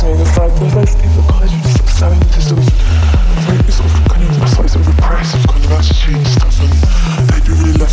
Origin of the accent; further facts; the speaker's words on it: Ilford, London, United Kingdom; I grew up in Ilford, sort of East London suburbs, and there's nothing to do.